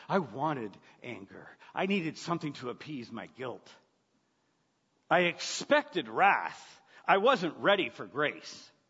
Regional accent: Brampton, Ontario, Canada; One day, I came home to Brampton from Western. And driveway of our house was a brand new car.

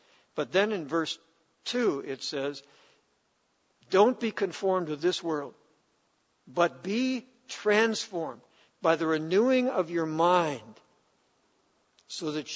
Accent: Toronto, Ontario, Canada; I didn't want to go to Toronto. I grew up in Toronto.

